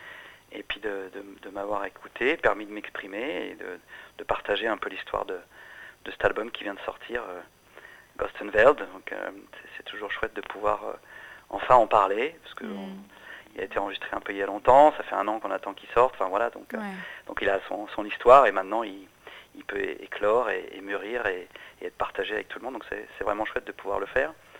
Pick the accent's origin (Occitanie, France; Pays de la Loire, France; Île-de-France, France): Pays de la Loire, France; Nantes; born there; je vais sur la côte ouest, puisque je suis né à Nantes, donc voilà, j'ai quelques attaches là-bas